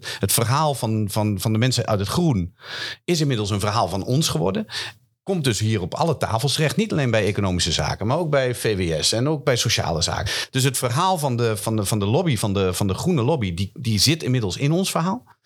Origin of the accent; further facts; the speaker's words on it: Zwolle, Overijssel, Netherlands; Ik ben een Zwollenaar, ben opgegroeid